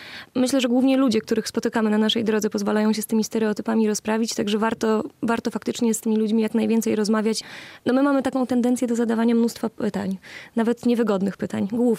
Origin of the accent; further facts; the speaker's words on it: Warsaw, Masovian Voivodeship, Poland; do Lwowa mamy niedaleko, bo my jesteśmy z Warszawy